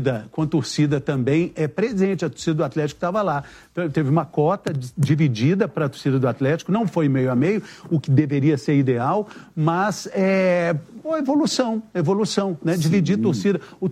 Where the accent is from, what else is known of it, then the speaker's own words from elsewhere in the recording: Minas Gerais, Brazil; Não, eu sou mineiro